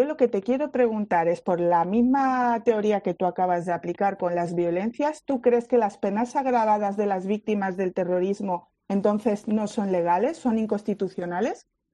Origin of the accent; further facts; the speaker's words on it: Torremolinos, Andalusia, Spain; no solo en mi pueblo, en Torremolinos, en Málaga, en España